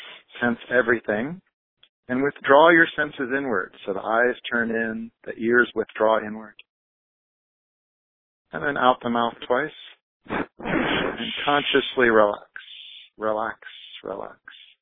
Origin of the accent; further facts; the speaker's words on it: United States; The simplest version, I'm 45. I'm an American. I have a French name. My father's from Louisiana, where they spoke French first and English second.